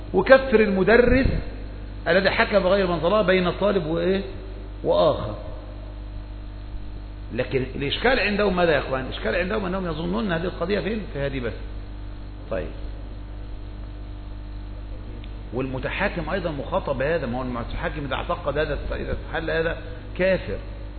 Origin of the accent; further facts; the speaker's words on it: Egypt; نحن من الشعب ونحن من مصر،